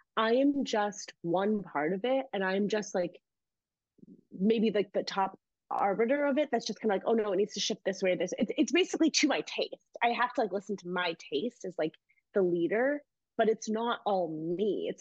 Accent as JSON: {"language": "English", "region": "Indiana", "country": "United States", "tie": "born or raised there", "said": "especially as like an Indian woman growing up in Indiana, which I grew up in Northwest Indiana"}